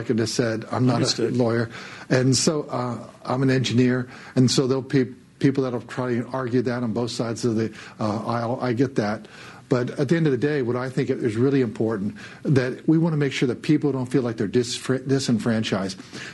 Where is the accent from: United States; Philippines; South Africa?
United States; I think that I understand the American people because I'm an American